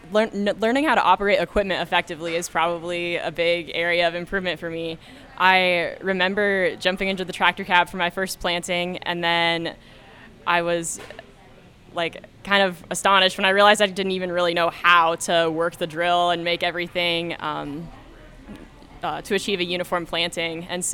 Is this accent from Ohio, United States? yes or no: yes; Ohio, United States; I am from the Buckeye Valley DACC FFA chapter in Ohio. I grew up on my family's diversified farming operation